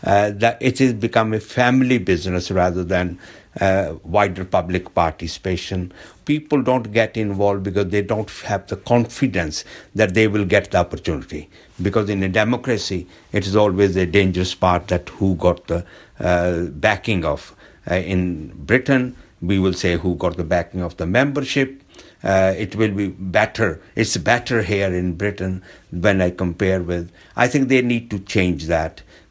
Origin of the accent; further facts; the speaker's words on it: India; born there; I have my vested interest of being an Indian by birth.